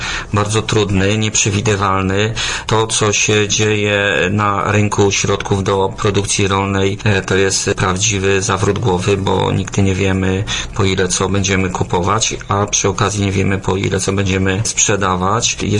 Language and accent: Polish; Łęki Szlacheckie, Łódź Voivodeship, Poland; born there; Ja urodziłem się w gminie Łęki Szlacheckie i od 1989 roku zajmuję się gospodarstwem rolnym.